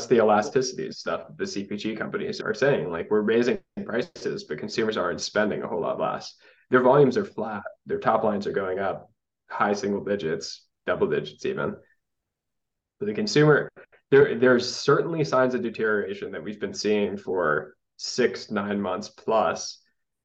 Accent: California, United States; And unfortunately, as a Californian, like I feel like California and the startup economy are two of the areas where credit will actually end up tightening most severely.

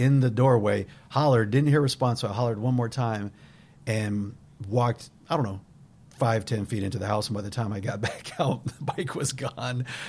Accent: Commerce City, Colorado, United States; as a young adult, where I grew up in the Mile High City, so that's just outside of Denver, Colorado, and a little place called Commerce City.

